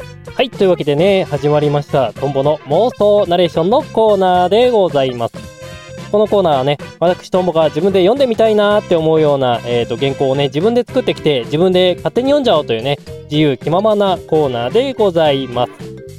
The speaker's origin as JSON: {"language": "Japanese", "region": "Hokkaido", "country": "Japan", "said": "私は北海道出身だから、もう東日本の中でもね、北というか、東寄りというか文化がちょっと離れてるもんでね、"}